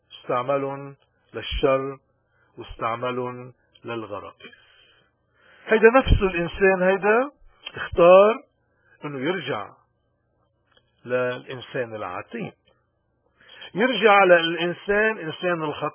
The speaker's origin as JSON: {"language": "Arabic", "country": "Lebanon", "said": "اليوم نحن كلبنانيين وين ما كنا مهم كتير هالمثال هيدا نفهم جوهره"}